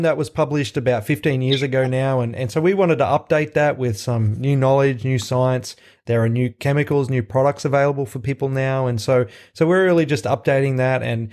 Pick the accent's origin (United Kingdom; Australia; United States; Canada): Australia; I'm from Australia. I did my undergraduate degree there in marine science, and I did my grad school over there too.